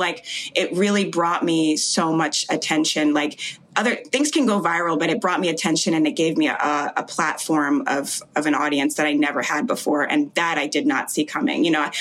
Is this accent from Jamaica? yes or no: yes; Jamaica; born there; I was born in Jamaica. My whole family is Jamaican